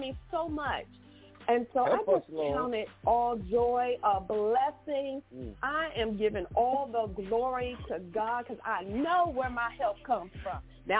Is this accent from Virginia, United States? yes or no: yes; Fort Belvoir, Virginia, United States; born there; I am originally from the East Coast. I was born in Fort Belvoir, Virginia.